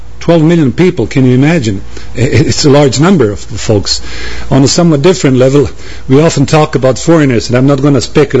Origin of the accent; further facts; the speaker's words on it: Croatia; English is a second language; specifically in the area where I come from Croatia, or let's say the Danube area